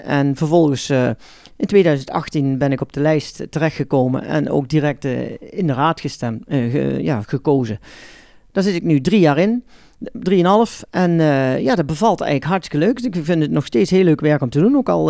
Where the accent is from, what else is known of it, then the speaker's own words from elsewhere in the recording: Escharen, North Brabant, Netherlands; Ik kom voor de partij, lokale partij Graven uit. Ik kom uit de Scharen.